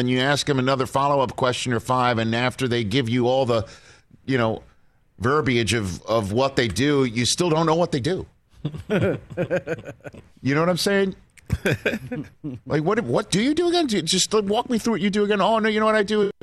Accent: New York, United States; I am from the New York area, and as you know, I'm a Jet fan since birth

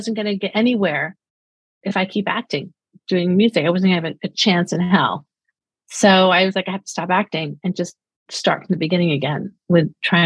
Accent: Brooklyn, New York, United States; I had for some reason they cast me as a blonde French model, which is completely not me. I'm short, dark hair, and from Brooklyn.

